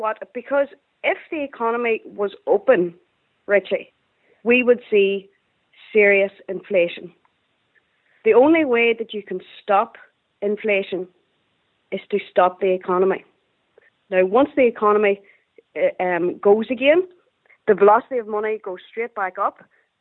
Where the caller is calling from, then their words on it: Belfast, Northern Ireland, United Kingdom; I'm calling from Belfast.